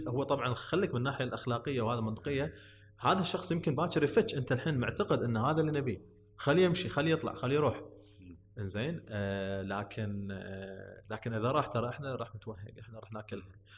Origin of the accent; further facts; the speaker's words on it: Kuwait; فانا ما اعرف شنو معيار الجنسيه، المعيار جدا غريب عندنا بالكويت واعتباطي الى حد كبير